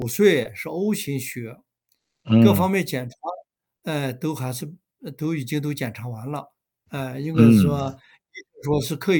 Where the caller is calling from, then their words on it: Beijing, China; 我这个电话是从北京打过来啊。